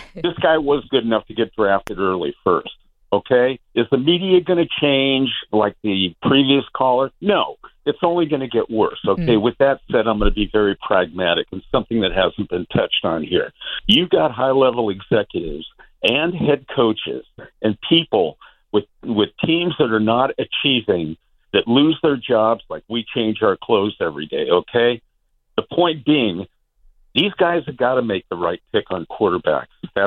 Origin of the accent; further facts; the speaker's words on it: California, United States; now in Bay Area, United States; I'm retired in the Bay Area, but I'm from Southern Cal.